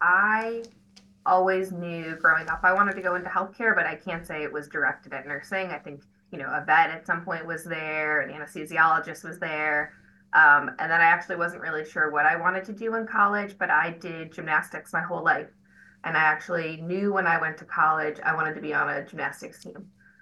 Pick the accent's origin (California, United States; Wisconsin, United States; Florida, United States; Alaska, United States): Wisconsin, United States; moved away as an adult; and I was from Wisconsin. And so I went to school in Philadelphia, so I had no family nearby.